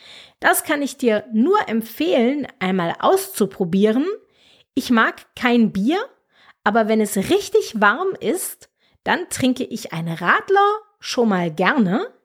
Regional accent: Germany; Bei uns in Deutschland ist Sprudel ein ganz alltägliches Getränk

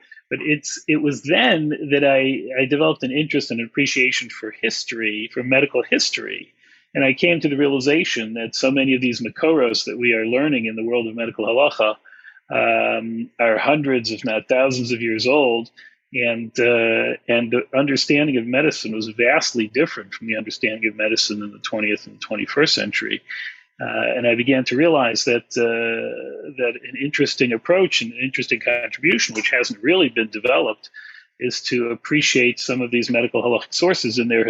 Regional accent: Wisconsin, United States; I come from Wisconsin originally.

